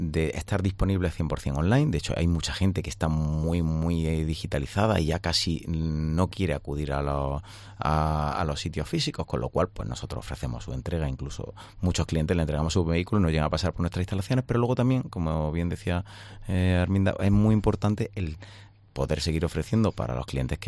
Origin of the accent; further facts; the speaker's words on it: Andalusia, Spain; Encantados en este primer año de estar aquí en la provincia de Alicante, yo que vengo de Andalucía.